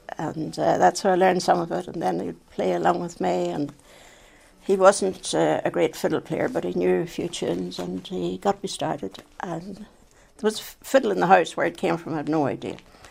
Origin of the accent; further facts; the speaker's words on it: Scotland, United Kingdom; born there; I was born over in Scotland.